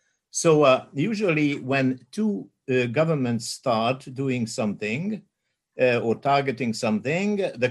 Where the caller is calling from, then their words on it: Budapest, Hungary; English is a second language; I'm speaking from Budapest, a few kilometers distance from the place where the Visegrad Declaration was signed 30 years ago